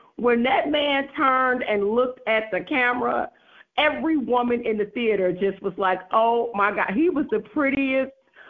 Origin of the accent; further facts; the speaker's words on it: Chicago, Illinois, United States; growing up in Chicago is not easy. It's very rough. I grew up on the south side of Chicago. I was born on the north side. I grew up on the south side.